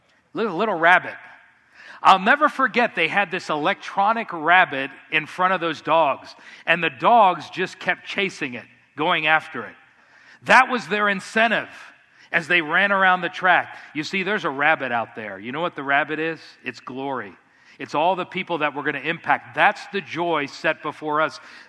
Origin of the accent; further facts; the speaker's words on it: Miami, Florida, United States; When I was growing up in Miami, Florida, I know it's kind of bad, but my dad took me to the dog races.